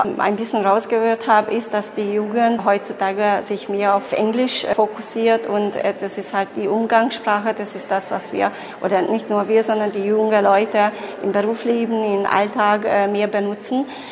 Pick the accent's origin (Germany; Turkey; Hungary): Hungary; Ich bin Ungarndeutsch und in Ungarn aufgewachsen und ich lebe auch hier.